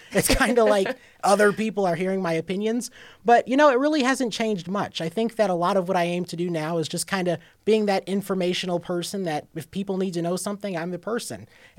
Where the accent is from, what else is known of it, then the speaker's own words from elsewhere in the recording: Toledo, Ohio, United States; growing up in Toledo, Ohio, doing the news, I never expected to be on national television